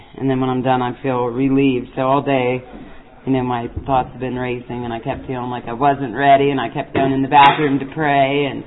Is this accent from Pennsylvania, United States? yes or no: yes; Pittsburgh, Pennsylvania, United States; now in Bedford, United States; When I first moved to Bedford, there were no NA meetings up there. And I was from Pittsburgh, where there was meetings all the time